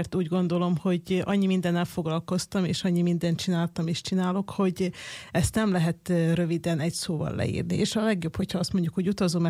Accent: Bečej, Vojvodina, Serbia; amíg egy gyógyszertárban dolgoztam Óbecsén, ahonnan származom Vajdaságból

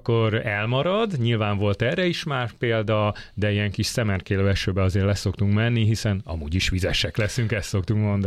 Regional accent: Veszprém, Veszprém County, Hungary; Persze, én veszprémi vagyok születésem óta, kis kitérőkkel ezt szoktam mondani.

